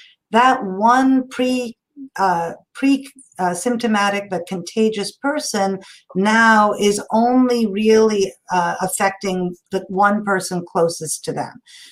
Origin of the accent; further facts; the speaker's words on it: Karnataka, India; It's Kannada Rajotsava Day in my home state of Karnataka. So it's our language day there.